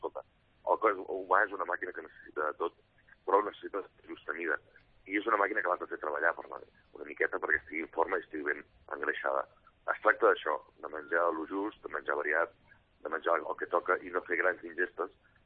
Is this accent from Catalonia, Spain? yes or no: yes; Manresa, Catalonia, Spain; Doncs imagina't, jo sóc manresà